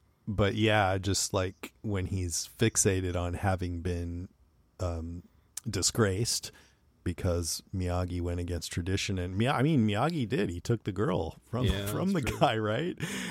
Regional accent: Modesto, California, United States; It's like a few hours away from where we grew up in Modesto, a couple hours.

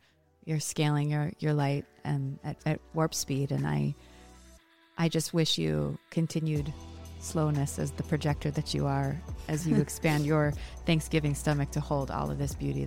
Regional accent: North Dakota, United States; I'm from North Dakota.

